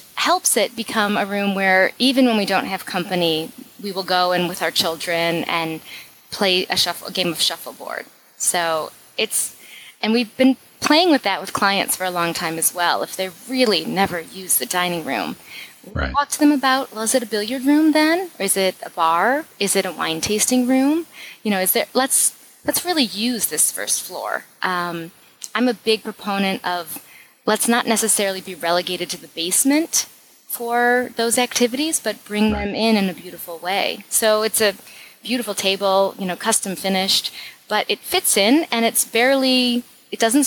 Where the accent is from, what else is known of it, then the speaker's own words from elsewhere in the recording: Michigan, United States; No, I'm from Michigan.